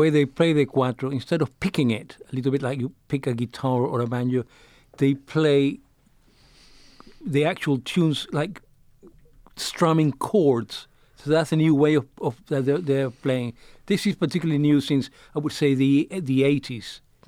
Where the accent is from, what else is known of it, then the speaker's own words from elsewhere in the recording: Vicksburg, Mississippi, United States; born there; I was born in Vicksburg. My grandfather worked at the mill